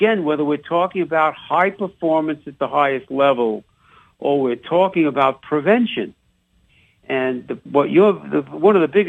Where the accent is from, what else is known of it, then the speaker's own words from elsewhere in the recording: New York City, New York, United States; accent: New York; now in Chicago, United States; I work on my New York accent chance once a week on the Sports Doctor because I've been in Chicago for 50 years.